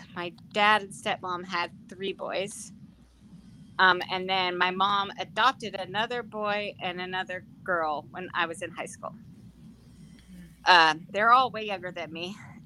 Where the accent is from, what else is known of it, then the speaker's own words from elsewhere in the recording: California, United States; also born or lived in Canoga Park; No, I was born in Canoga Park, California. I grew up mostly in San Fernando and Santa Clarita Valleys, a lot in apartments and mobile homes, because when I was really young, my parents got divorced.